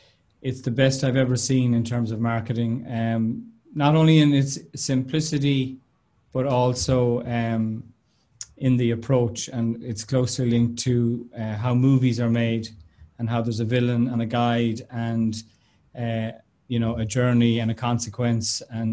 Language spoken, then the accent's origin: English; Arigna, Connacht, Ireland; accent: Arigna; and that happens to me with my lovely Arigna accent